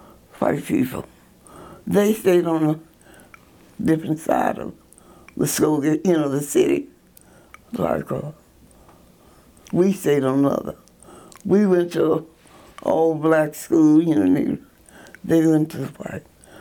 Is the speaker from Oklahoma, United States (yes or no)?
yes; Muskogee, Oklahoma, United States; I came up, I was raised really in Muskogee, Oklahoma. And we didn't mix period.